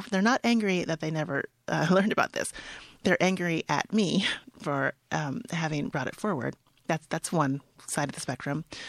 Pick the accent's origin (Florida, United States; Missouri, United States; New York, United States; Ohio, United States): Ohio, United States; Cincinnati; moved away as an adult; now in Michigan, United States; When I was raised in Cincinnati, Ohio, and I was cognizant of the Ohio River as being a line between slavery and freedom. And I developed an identity, a regional identity, that was informed by that idea.